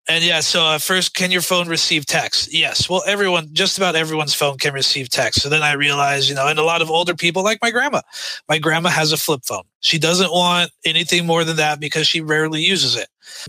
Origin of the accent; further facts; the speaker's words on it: Oregon, United States; also born or lived in California; We grew up in Oregon. We were born in California, but we grew up in Oregon and the rest of our family was in California.